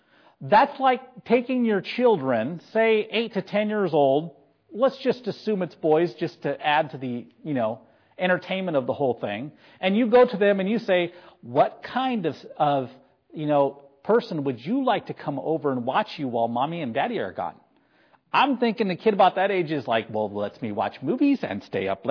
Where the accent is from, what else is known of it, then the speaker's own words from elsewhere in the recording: North Dakota, United States; I can tell you, growing up in North Dakota, I never once saw a lumber truck with trees on it going down the road.